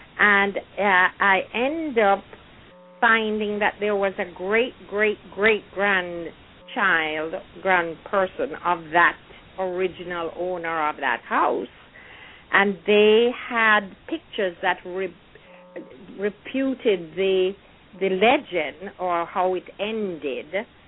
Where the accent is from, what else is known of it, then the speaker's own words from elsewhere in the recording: Jamaica; things will be totally gone from our period when we were growing up in Jamaica.